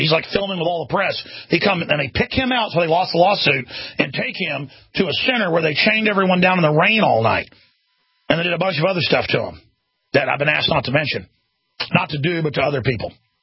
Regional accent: United States; I'm an American. I'll die an American.

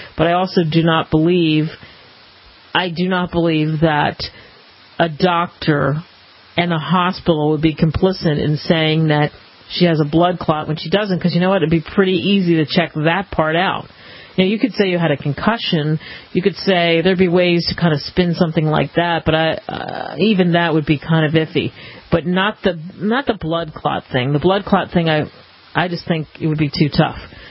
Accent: Denver, Colorado, United States; I grew up in Denver

